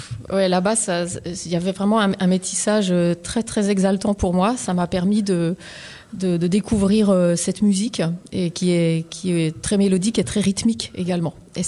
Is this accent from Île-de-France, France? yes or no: no; Belfort, Bourgogne-Franche-Comté, France; born there; Je suis née à Belfort.